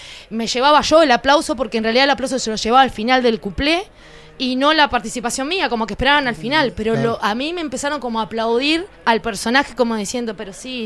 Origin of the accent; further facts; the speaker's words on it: Sayago, Montevideo, Uruguay; ser de Sayago y vivir la historia del 2000 a pleno